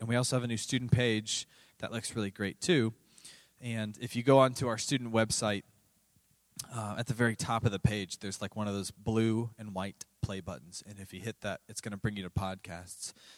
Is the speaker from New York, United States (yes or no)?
no; Tampa, Florida, United States; you know that I grew up in Florida. And Florida is not exactly filled with mountains and forests. In fact, I actually grew up on the coast. I'm from Tampa.